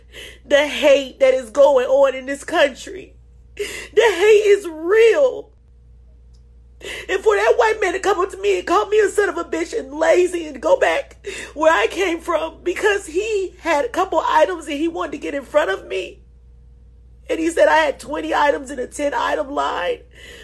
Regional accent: United States; And I'm thinking, like, I'm from America.

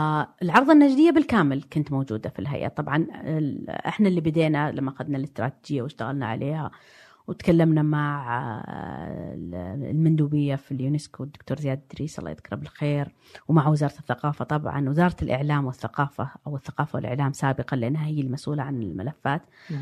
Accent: Diriyah, Riyadh Province, Saudi Arabia; born there; also born or lived in Jeddah / London; أنا ولدت في الدرعية في بيت طيني، وبعدين سجلوني إني انولدت في الرياض، تعرف يعني مولودة عام 71، فتتخيل الوضع. عمري 3 سنوات رحنا لجدة في غربة

